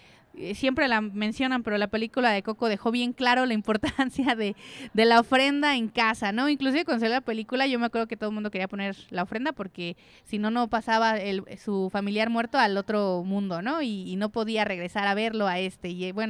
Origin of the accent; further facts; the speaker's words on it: Coyoacán, Mexico City, Mexico; ahí en la delegación Coyoacán, que es de donde yo vengo y de donde participo activamente